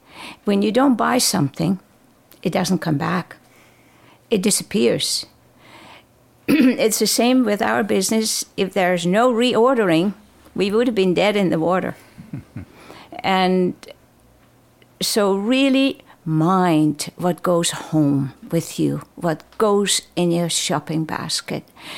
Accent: Friesland, Netherlands; first language Frisian; English is a second language; and my native tongue is actually Fries, which is a completely different language.

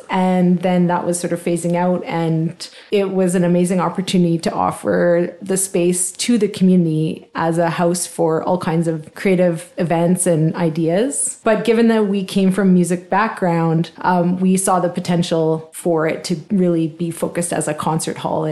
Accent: Alberta, Canada; also born or lived in Nelson / Calgary; I'm from northern Alberta, or in Alberta, they would say it's just central, but I'm north of Edmonton is where I grew up.

